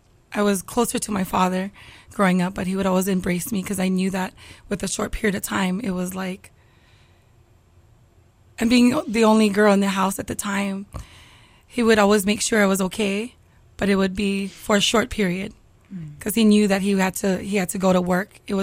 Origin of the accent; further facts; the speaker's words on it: Ewa, Hawaii, United States; I grew up in Waipahu till I was about 6 or 7 years old, and then we had moved to Eva, where my parents purchased a home, and not old Eva or Eva Beach, but actually new Eva, Eva Gentry.